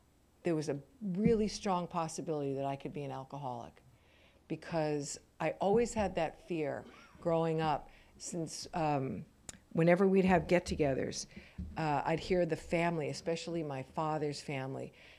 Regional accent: East Coast, United States; I grew up in a big family, a big Irish Catholic German family with 9 kids. And we grew up on the East Coast, and it was really a pretty rowdy group.

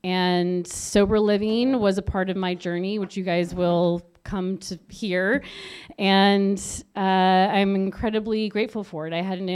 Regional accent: San Diego, California, United States; And I grew up in San Diego. For all intents and purposes, I had a great childhood.

